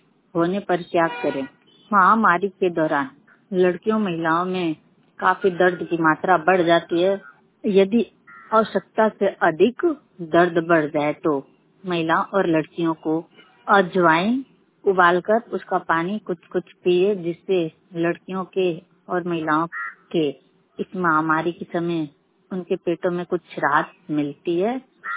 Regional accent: Uttar Pradesh, India; मर्द ग्राम जिला गाजीपुर की रहने वाली हूँ।

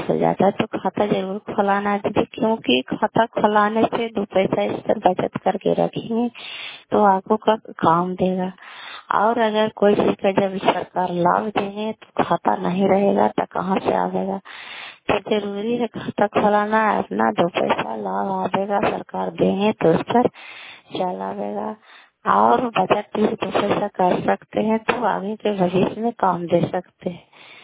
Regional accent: Kalyanpur, Bihar, India; घर कल्याणपुर वाली बेलछी पंचायत प्रखंड चंदी जिला ललंदा का निवासी हूँ।

